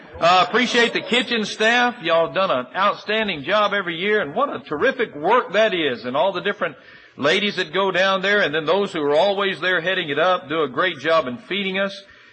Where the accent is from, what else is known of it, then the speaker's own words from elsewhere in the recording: Michigan, United States; In fact, a few of us, I'm from Michigan, and myself, begin to think